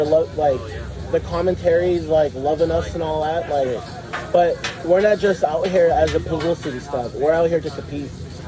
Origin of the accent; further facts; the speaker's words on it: Texas, United States; And I'm from Texas. I'm like, how am I helping NorCal?